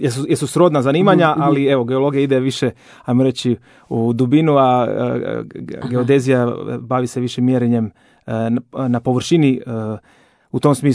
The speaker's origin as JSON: {"language": "Croatian", "town": "Zagreb", "region": "City of Zagreb", "country": "Croatia", "tie": "born or raised there", "said": "Da, ja dolazim iz Zagreba, odrastao sam na Trnjanskoj Savici, imam roditelje, imam dva brata, starijeg brata 4 godine i ja sam blizanac"}